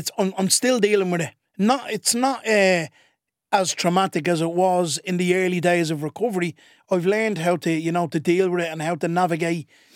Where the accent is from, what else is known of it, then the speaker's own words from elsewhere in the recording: Ballymun, Leinster, Ireland; It'll land in the summer and start off in my hometown of Ballymun in the Access.